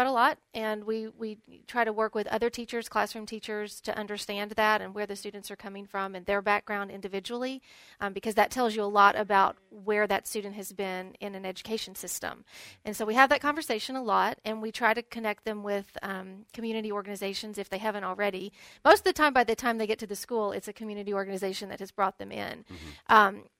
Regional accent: California, United States; I came from California. That's where my background in education is.

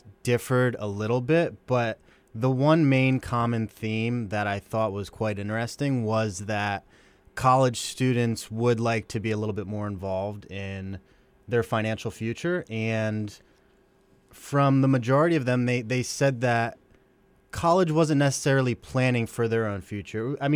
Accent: Pennsylvania, United States; Okay, so yeah, I'm from the Lehigh Valley originally. I grew up here, and I am a fan of WDIY

